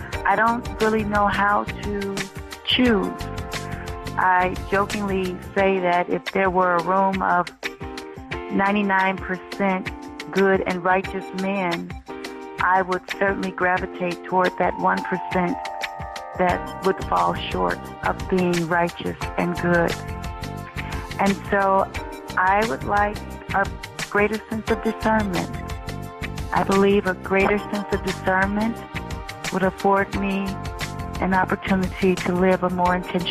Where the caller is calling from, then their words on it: Buckeye, Arizona, United States; I'm calling from Buckeye, Arizona.